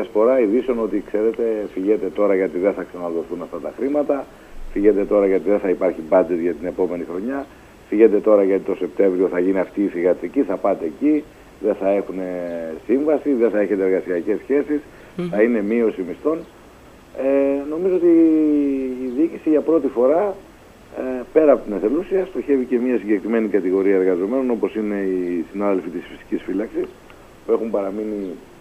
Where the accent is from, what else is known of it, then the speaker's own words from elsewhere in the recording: Manikia, Greece; όπως λένε και στο χωριό μου στα Μανίκια